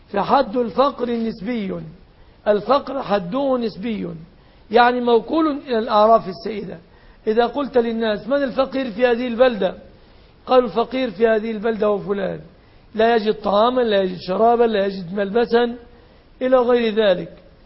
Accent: Egypt; توصيفه في بلادنا مصر ليس فقيرا

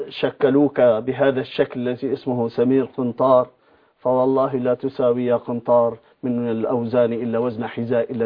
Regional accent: Syria; كما تساقطت أوراق الخريف في بلدي سوريا الحبيبة،

